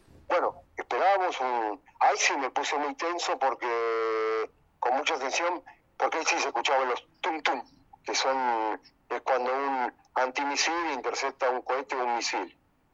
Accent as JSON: {"language": "Spanish", "country": "Argentina", "said": "cuando me detectaron al hablar en hebreo el acento: ah, me dicen, vos sos argentino, sí."}